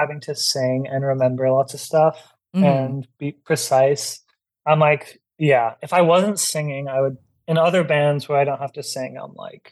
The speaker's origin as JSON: {"language": "English", "region": "New York", "country": "United States", "tie": "born or raised there", "said": "And then good old New York, just too cool to buy tickets, you know."}